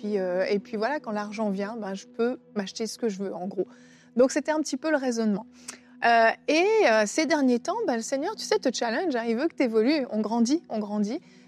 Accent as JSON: {"language": "French", "country": "Switzerland", "said": "Moi, tu sais, je suis suissesse, en Suisse."}